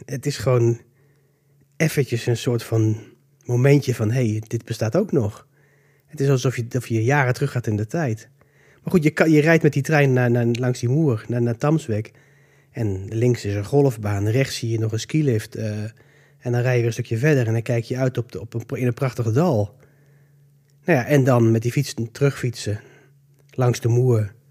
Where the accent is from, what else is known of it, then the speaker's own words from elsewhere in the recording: Netherlands; now in Austria; Ik moet natuurlijk als Nederlander integreren in Oostenrijk.